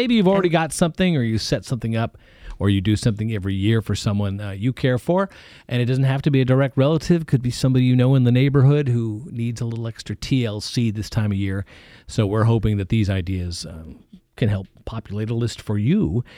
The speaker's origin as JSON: {"language": "English", "region": "East Coast", "country": "United States", "said": "I'm from the East Coast, and I didn't grow up doing this other than like maybe a few board games"}